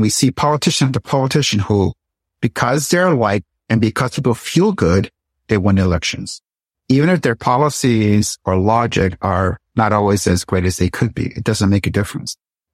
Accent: Puerto Rico; When I was a little girl growing up in Puerto Rico

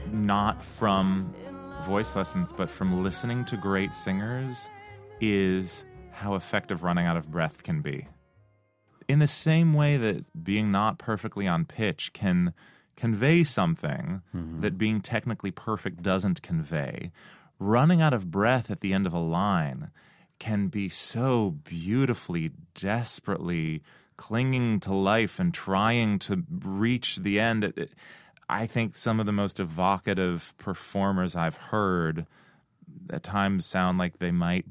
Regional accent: Portland, Oregon, United States; They're from my hometown, Portland, Oregon, and I was a fan of theirs when I was in high school

